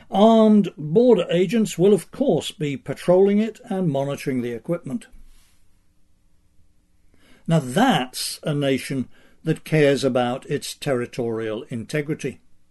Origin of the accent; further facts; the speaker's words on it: Northampton, East Midlands, United Kingdom; My hometown, Northampton, is a sleepy provincial place in the English Midlands.